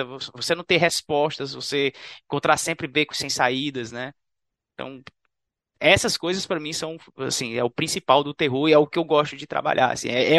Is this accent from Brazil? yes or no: yes; Brazil; Eu penso muito sobre o que me aterroriza como brasileiro, sabe?